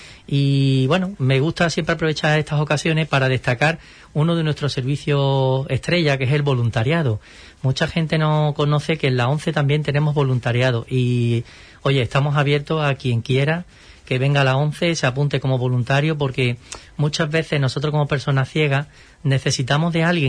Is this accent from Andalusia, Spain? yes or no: yes; Rociana del Condado, Andalusia, Spain; principalmente porque soy de Rociana del Condado